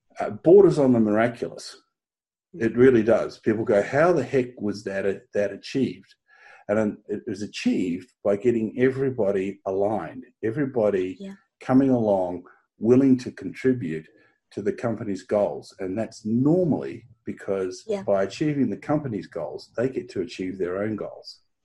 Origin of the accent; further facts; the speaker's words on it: Australia; also born or lived in New Zealand; And I'm an Australian, New Zealand Australian.